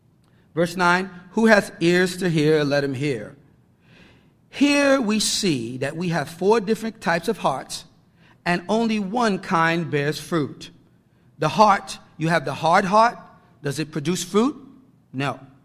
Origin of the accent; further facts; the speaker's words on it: New York, United States; My excuse is I'm from New York, and I can't pronounce my THs or my Rs very well.